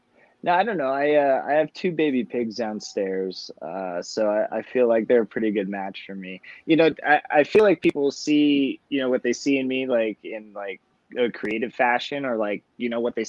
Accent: Los Angeles, California, United States; and I grew up in Los Angeles, so you know, I grew up, you know, out west in the desert, so to speak

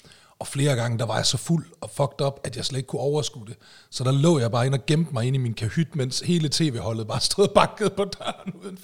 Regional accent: Aalborg, North Denmark Region, Denmark; Jeg er også fra Aalborg, og sådan noget der.

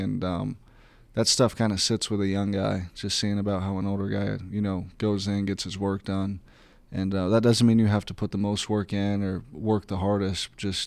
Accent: Ketchikan, Alaska, United States; born there; Yeah, so I was born in Ketchikan.

